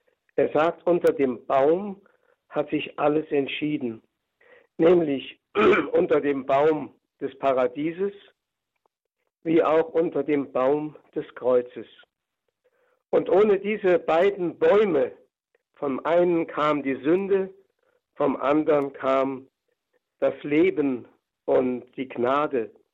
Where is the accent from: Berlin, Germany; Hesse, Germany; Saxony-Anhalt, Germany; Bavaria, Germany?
Hesse, Germany; wie auch ich zurzeit in meiner Heimat im Fuldaland bin.